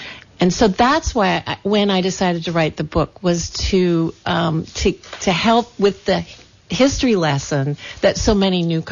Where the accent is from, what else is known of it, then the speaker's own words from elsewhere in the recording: California, United States; I think it was when I moved back to California. I'm from the Santa Clara Valley, and I worked in broadcasting. And then when my folks were ill in 2009, I moved back.